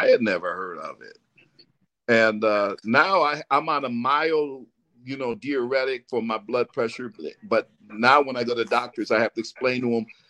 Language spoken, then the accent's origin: English; Syracuse, New York, United States; also born or lived in Akron, Ohio; I was born in Akron, Ohio, and then we spirited away in the night during the day, and we ended up in Syracuse, New York. So that's where I grew up